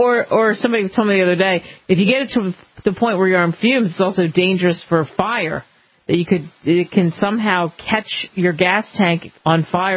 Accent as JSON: {"language": "English", "region": "New Jersey", "country": "United States", "tie": "born or raised there", "moved": "yes", "lives_now": "Nebraska, United States", "said": "since I grew up in New Jersey, we didn't pump gas. It was illegal. You weren't allowed to pump gas. Not until I moved to Nebraska did I ever have anything to do with pumping gas."}